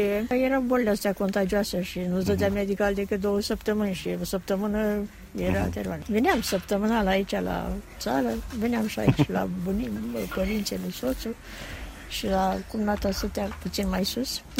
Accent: Suceava, Suceava County, Romania; now in Bucharest, Romania; Eu din Suceava.

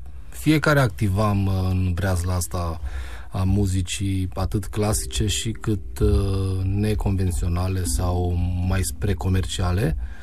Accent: Baia Mare, Maramureș County, Romania; also born or lived in Cluj; Pe vremea aceea eram în Cluj. Eu de origine sunt din Baia Mare și am ales Clujul pentru că era o distanță mult mai mică

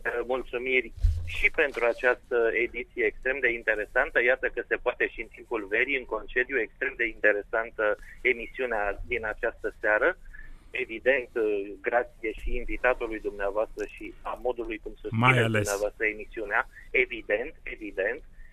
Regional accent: Craiova, Dolj, Romania; Vă sunt din Craiova

